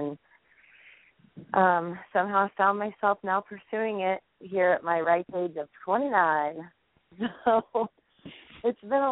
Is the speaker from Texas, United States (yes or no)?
no; Kentucky, United States; Well, I mean, I'm from Kentucky, so I think it's probably just born in me